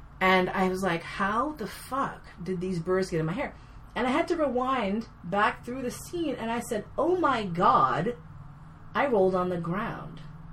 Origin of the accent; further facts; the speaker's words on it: New York City, New York, United States; I grew up here in New York City.